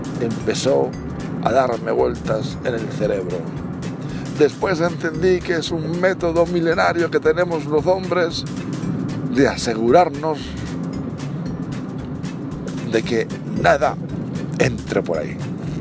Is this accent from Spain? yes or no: yes; Galicia, Spain; Yo tengo 45 años. ¿Y de dónde? Yo soy de Galicia. Nunca había salido de Galicia